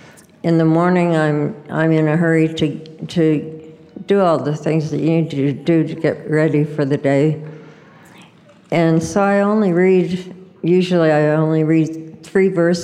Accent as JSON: {"language": "English", "town": "Montreal", "region": "Quebec", "country": "Canada", "said": "I'm from Montreal, Quebec. And at the time, the mission the mission home was in Toronto, Ontario."}